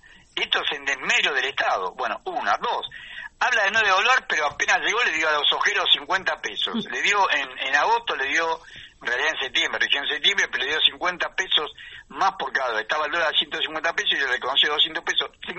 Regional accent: Tucumán, Argentina; Yo soy tucumano de nacimiento, o sea que la pobreza la viví de chico, la conocí de bien de cerca

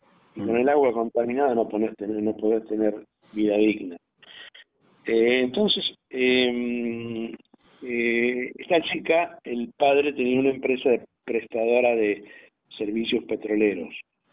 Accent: Buenos Aires, Argentina; yo te hablo como porteño, ¿no?

